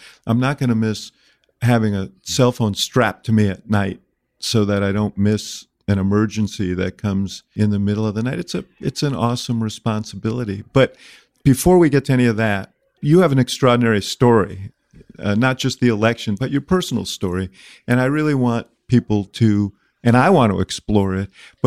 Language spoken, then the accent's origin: English; Chicago, Illinois, United States; Brandon Johnson captured national attention with his election as the 57th mayor of my hometown, the city of Chicago.